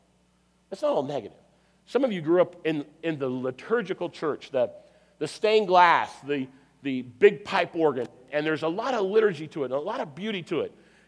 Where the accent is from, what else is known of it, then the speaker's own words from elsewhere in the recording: California, United States; we grew up here in California